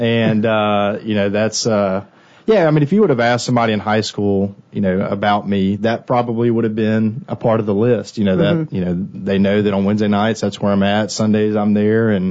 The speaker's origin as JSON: {"language": "English", "town": "Saraland", "region": "Alabama", "country": "United States", "tie": "born or raised there", "said": "So, grew up in Mobile, Saraland, specifically. But yeah, grew up in Saraland, so not too far from here. And, lovely Christian parents I love who love me and raised me in the faith."}